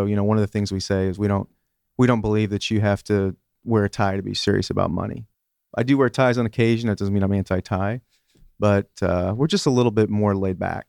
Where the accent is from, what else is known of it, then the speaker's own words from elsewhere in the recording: Chicago, Illinois, United States; moved away; Yeah, well, actually, I grew up in Chicago. I used to have really, really bad allergies there